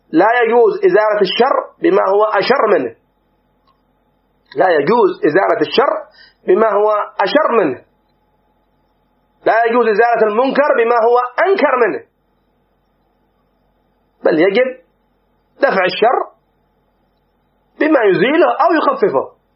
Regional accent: Yemen; كما هو الحال عندنا في اليمن، نعم رأينا وعشنا وذقنا مرارة الخروج

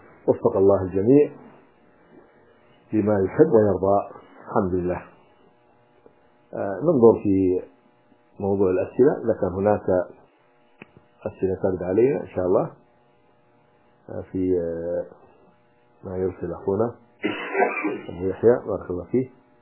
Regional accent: Hadhramaut, Yemen; القنفذ نحن عندنا في حضرموت كانوا يأكلونه

